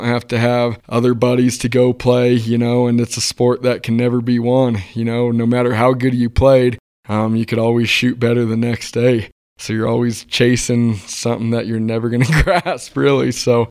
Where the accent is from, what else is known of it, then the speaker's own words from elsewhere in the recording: Alamosa, Colorado, United States; So, Adam, I was born and raised here in Alamosa. I'm a local. Family's got old ties here in the valley.